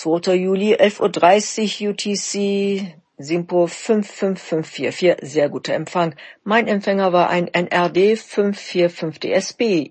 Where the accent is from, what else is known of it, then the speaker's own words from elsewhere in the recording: Gaziantep, Turkey; Ich würde nämlich sehr stolz euch meine Heimatstadt Gaziantep zeigen und wir würden zusammen die Gaziantep-Küche genießen.